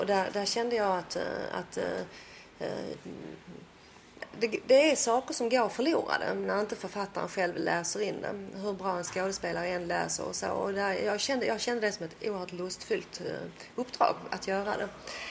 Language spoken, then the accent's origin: Swedish; Skåne, Sweden; Jag kom till Sverige när jag var i 4-5 års åldern. Och sen bodde jag i Skåne hela min uppväxt. Alltså fram tills 18 års åldern när jag lämnade för storstaden då, som det var.